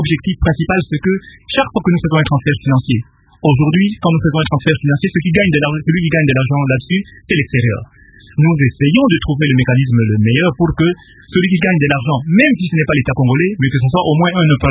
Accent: Brussels, Belgium; Moi, personnellement, évidemment, je viens de Belgique.

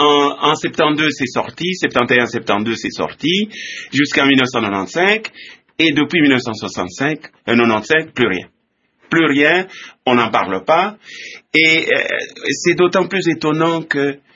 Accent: DR Congo; C'est le premier sentiment que je suis en train d'exprimer ici, en tant que Congolais, en tant que chercheur, en tant que professeur d'université.

